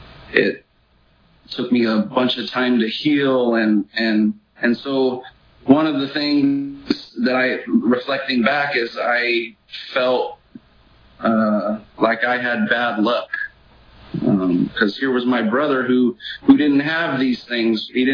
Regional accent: Visalia, California, United States; I'm from Visalia. I was born and raised here.

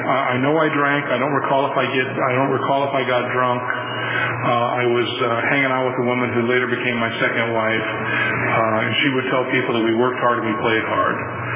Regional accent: Santa Rosa, California, United States; I grew up in Santa Rosa.

